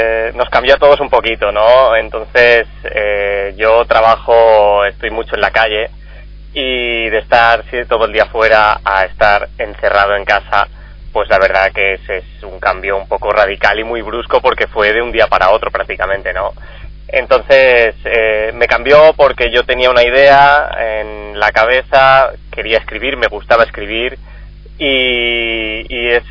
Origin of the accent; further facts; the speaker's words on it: Barcelona, Catalonia, Spain; born there; yo nací en Barcelona, me encanta, la conozco muy bien.